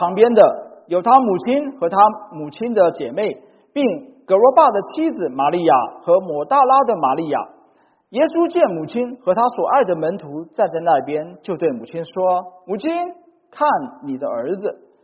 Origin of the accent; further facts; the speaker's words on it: China; 他真的做到了我们中国人所说的忠孝两全的一个典范